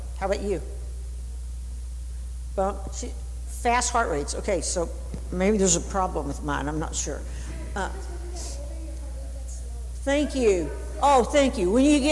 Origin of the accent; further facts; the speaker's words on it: Texas, United States; growing up in Texas, we talked about God most of the time.